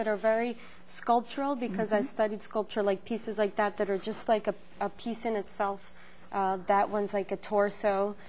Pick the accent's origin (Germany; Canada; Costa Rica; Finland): Costa Rica; moved away as an adult; now in United States; I'm originally from Costa Rica, and I studied arts there.